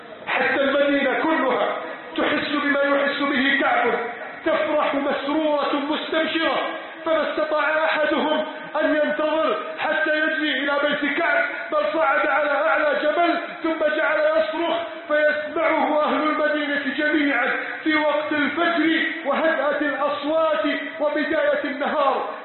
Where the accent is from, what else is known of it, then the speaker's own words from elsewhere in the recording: Egypt; بلادنا مصر